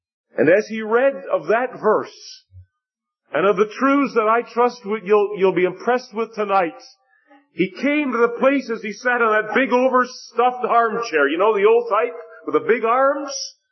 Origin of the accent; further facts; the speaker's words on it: Leamington, Ontario, Canada; I was called to take a funeral in my hometown of Leamington, Ontario.